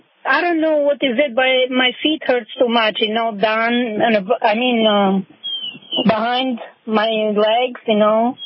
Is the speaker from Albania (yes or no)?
yes; Albania; English is a second language